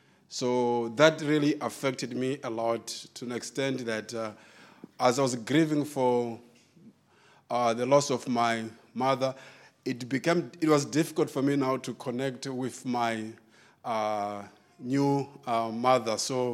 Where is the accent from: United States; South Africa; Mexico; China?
South Africa; Johannesburg, Gauteng; also born or lived in Pretoria; now in Malawi; So I was in Johannesburg for 17 years, and in Pretoria for about 5 years.